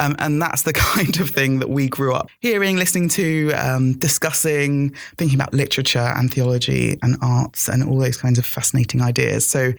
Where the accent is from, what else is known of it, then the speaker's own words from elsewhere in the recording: Lagos, Nigeria; born there; I was born in Lagos. I think it's one of the most populous cities in the world.